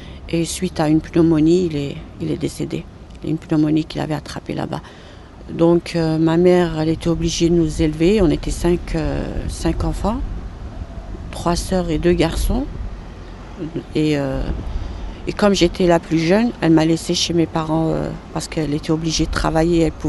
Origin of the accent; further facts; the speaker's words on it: Bordj Bou Arréridj, Algeria; also born or lived in France; Je suis née en Algérie, du côté de Sétif, à Borj-Bouarérid.